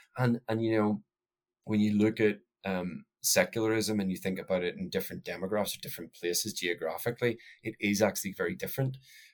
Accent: Northern Ireland, United Kingdom; because I'm from Northern Ireland

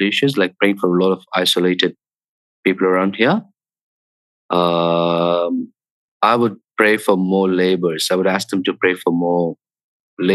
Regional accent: Tamil Nadu, India; Tamil Nadu. Yeah.

